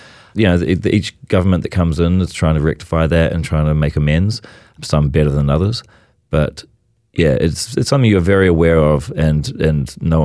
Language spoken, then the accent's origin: English; New Zealand; There's a big drive growing up in New Zealand for educators to teach kids about what happened